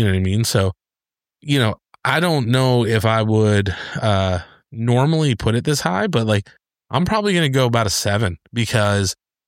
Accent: Michigan, United States; growing up in Michigan, I grew up around a lot of Canadian people, and so just their way of talking.

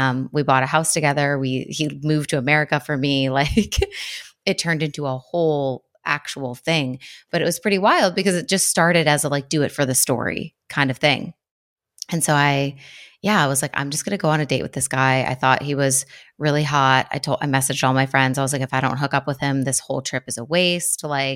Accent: Buffalo, New York, United States; also born or lived in Ohio / Spain; now in South Florida, United States; I grew up in Buffalo, New York. I went to school in Ohio. I lived in Spain for 6 years. I now live in South Florida.

